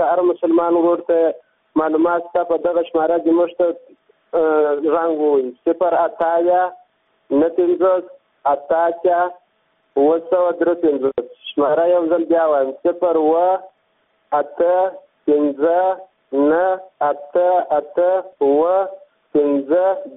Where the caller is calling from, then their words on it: Kandahar, Afghanistan; د کندهار د پنځه یو لسالی څخه د سره په تماس کې یم.